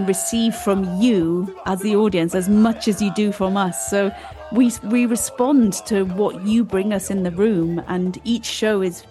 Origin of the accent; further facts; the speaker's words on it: Wales, United Kingdom; I grew up in West Wales to a Mancunian mother, but also Indian father. So even at home, we have a mixture of cultures.